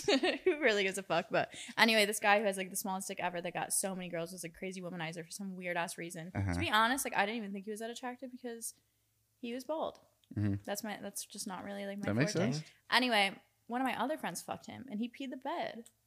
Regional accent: Syracuse, New York, United States; No, I'm actually from New York. I'm from like upstate New York.

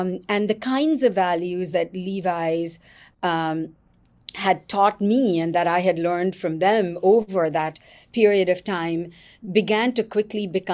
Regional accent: Mumbai, Maharashtra, India; So I never really actually went to school in the US. I was born and raised in Mumbai, or Bombay, as I still like to call it.

